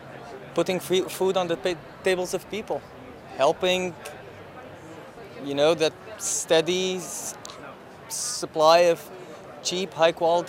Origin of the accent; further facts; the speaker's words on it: Lebanon; I'm originally from Lebanon, and I've been a member of APS since I was an undergraduate back home since 1995